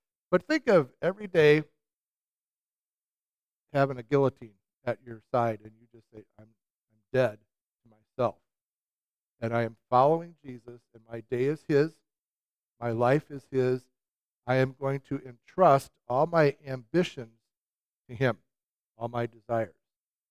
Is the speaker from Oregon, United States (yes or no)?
no; Illinois, United States; now in West Lafayette, United States; I'm from Chicago suburbs originally. I became a Christian at Iowa State.